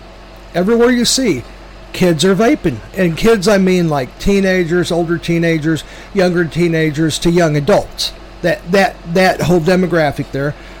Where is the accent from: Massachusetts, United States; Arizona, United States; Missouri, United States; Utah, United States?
Missouri, United States; Kansas City; like, I remember growing up in Northeast Kansas City, and the Safeway that was open down there off of St. John